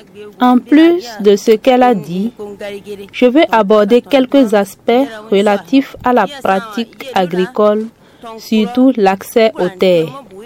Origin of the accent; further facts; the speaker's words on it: Kandi, Alibori, Benin; Je viens de Kandi.